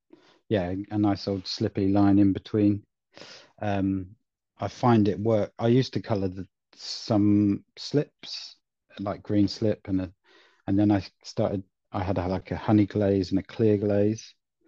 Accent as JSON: {"language": "English", "region": "South West England", "country": "United Kingdom", "said": "I'm from North Devon"}